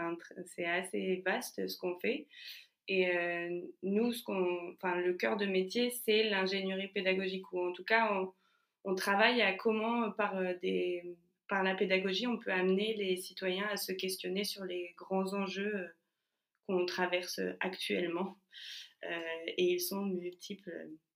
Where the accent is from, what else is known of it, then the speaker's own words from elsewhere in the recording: Paris, Île-de-France, France; je suis bretonne de cœur, parisienne de souche, puisque et née au Bordelaise maintenant. J'ai 32 ans